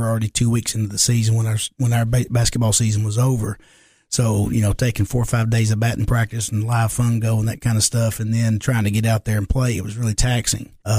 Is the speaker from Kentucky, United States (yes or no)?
yes; Kentucky, United States; But growing up in Kentucky, if you're able to knock off one of those big schools, that's pretty impressive.